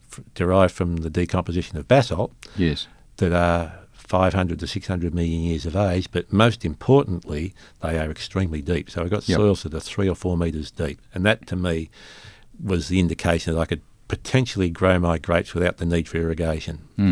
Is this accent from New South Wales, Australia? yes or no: no; Victoria, Australia; Oh, just on the hot, dry plains west of Melbourne.